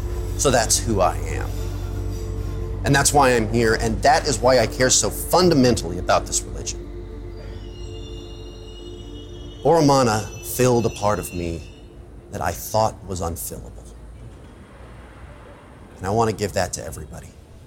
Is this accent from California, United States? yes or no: yes; California, United States; So, I grew up in California. As a kid, I was lonely. Lived in a small town, went to a small school